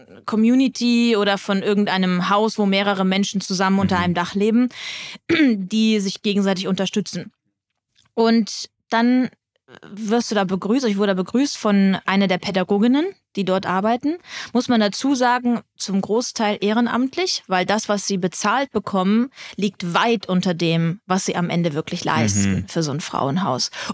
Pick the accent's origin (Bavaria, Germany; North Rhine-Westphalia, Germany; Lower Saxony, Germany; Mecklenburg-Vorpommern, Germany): Bavaria, Germany; Munich; Ich komme ja aus Minga